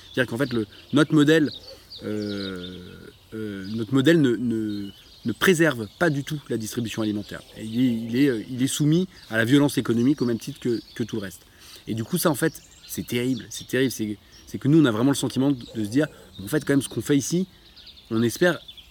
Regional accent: Rennes, Brittany, France; parce qu'on est rennais à la base, et rennais à 80 km.

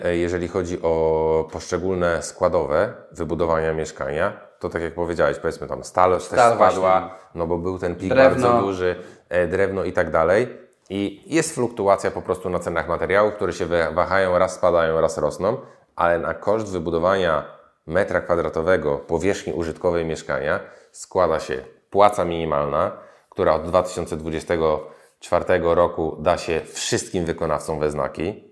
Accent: Poznan, Greater Poland Voivodeship, Poland; ja jestem akurat z Poznania, na Ratajach

